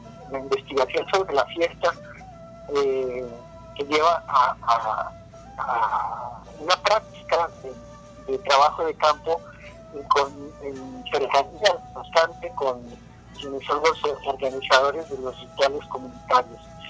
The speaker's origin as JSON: {"language": "Spanish", "country": "Colombia", "moved": "as an adult", "lives_now": "Mexico", "said": "Yo soy periodista y soy colombiano y vine a México a hacer una posgrado en estudios latinoamericanos."}